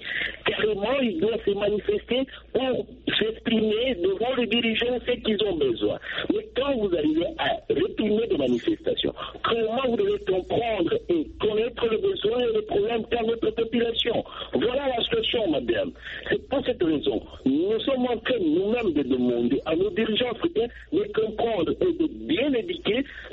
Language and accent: French; DR Congo; Comprenez, comme si chez nous, en RDC, la Constitution prend dans son article 67